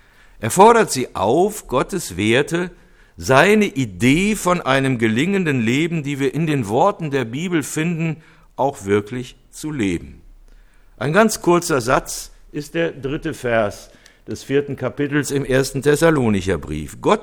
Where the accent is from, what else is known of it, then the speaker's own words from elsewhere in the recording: Cologne, North Rhine-Westphalia, Germany; Ich erinnere mich, in meiner Jugend ging ich in Köln manchmal in eine Gemeinde